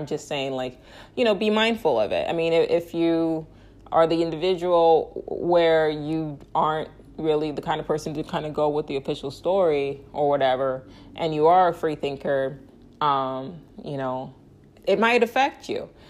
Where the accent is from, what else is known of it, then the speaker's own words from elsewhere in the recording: Lagos, Nigeria; because I grew up in West Nigeria and Lagos